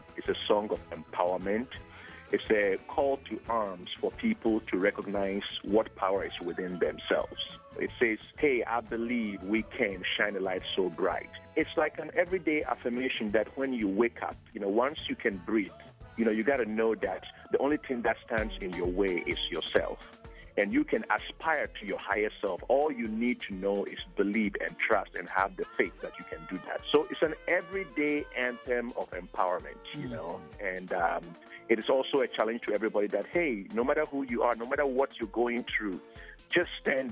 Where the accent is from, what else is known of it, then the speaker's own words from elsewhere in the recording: Ghana; Growing up in Ghana, I grew up, you know, around traditional music, around high life, and then also Afrobeat